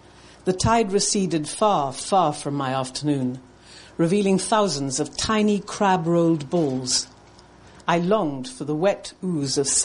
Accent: India; I was born and brought up in India.

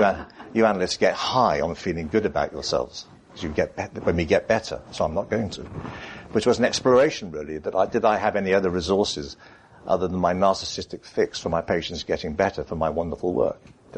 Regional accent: Wales, United Kingdom; but I'm Welsh, so they are.

